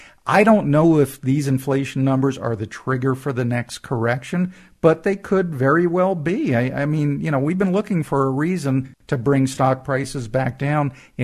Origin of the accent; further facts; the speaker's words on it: East Coast, United States; Growing up on the East Coast, I know two things.